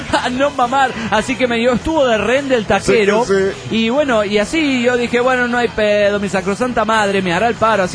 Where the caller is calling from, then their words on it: Argentina; de Argentina.